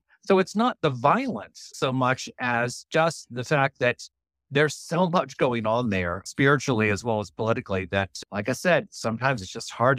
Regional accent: Virginia, United States; I grew up in Virginia, lots of history, lots of Civil War sites.

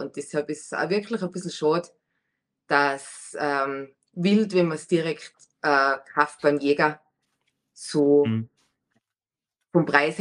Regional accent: Kirchberg in Tirol, Tyrol, Austria; Ich komme aus Kirchberg in Tirol. Bin 32 Jahre alt.

